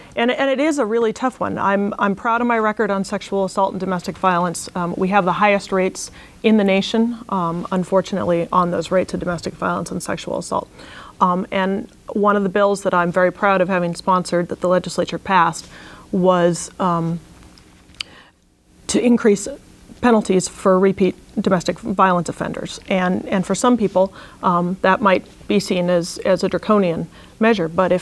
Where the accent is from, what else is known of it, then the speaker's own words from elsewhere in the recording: Anchorage, Alaska, United States; Growing up in West Anchorage, my parents were really active members of this community